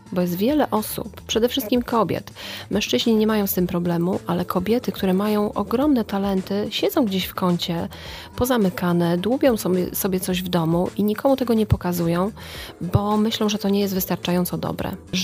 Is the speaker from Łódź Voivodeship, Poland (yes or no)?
no; Bydgoszcz, Kuyavian-Pomeranian Voivodeship, Poland; now in Głogów, Poland; ja pochodzę z Bydgoszczy, w Głogowie, w okolicach Głogowa mieszkam 15 lat